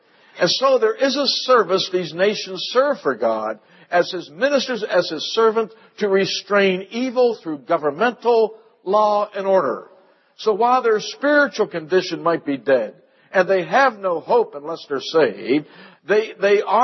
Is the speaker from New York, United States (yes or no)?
yes; New York, United States; I come from New York. Big city.